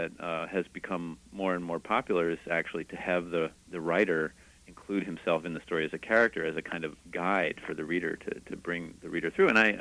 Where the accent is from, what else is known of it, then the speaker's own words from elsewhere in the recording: Washington, District of Columbia, United States; I grew up in Washington, D.C.